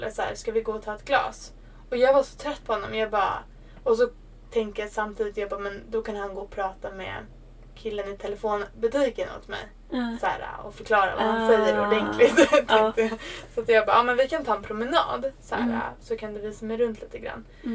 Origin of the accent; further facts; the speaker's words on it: Sweden; Jag är svensk typ.